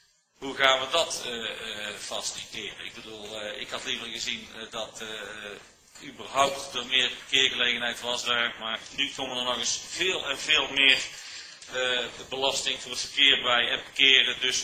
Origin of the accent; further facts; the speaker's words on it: Tilburg, North Brabant, Netherlands; als echte Tilburger kom je natuurlijk regelmatig in dit gebied